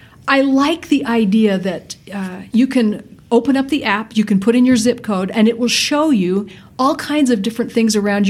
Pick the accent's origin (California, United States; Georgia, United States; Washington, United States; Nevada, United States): California, United States; Afghan refugees that are being settled in my hometown of California